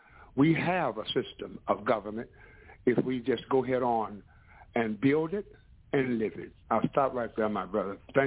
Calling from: St. Louis, Missouri, United States; calling from St. Louis, Missouri.

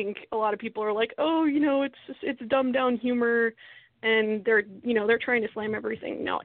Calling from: Texas, United States; from the Dallas-Fort Worth Ghostbusters in Texas.

